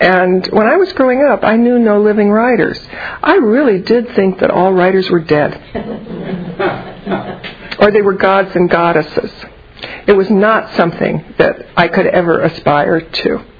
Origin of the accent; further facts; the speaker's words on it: Iowa, United States; When I was growing up in Iowa, a little town in Iowa, I grew up in a household that revered books.